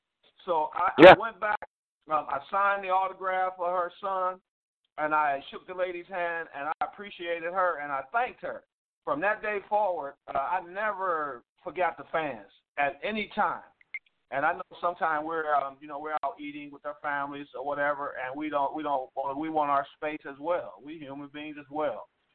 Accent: Detroit, Michigan, United States; Ricky, I'm a guy, I grew up in Detroit. I grew up a little different.

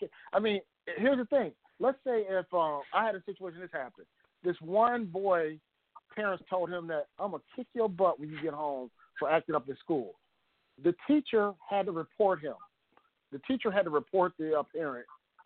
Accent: Midwest, United States; I grew up in the Midwest, too, and I'm right in between. Like, Waukegan was hop, skip, and jump for me, but being in between Milwaukee and Chicago

